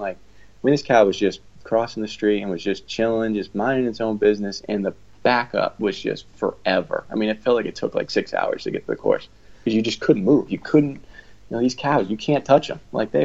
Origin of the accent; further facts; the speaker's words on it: United States; just because I'm American doesn't mean I have to stay in America.